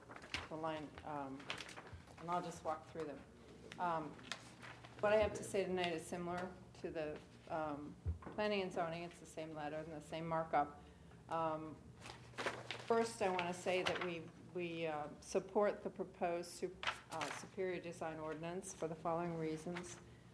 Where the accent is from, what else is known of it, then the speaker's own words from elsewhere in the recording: Milton, Delaware, United States; I am from Milton, Delaware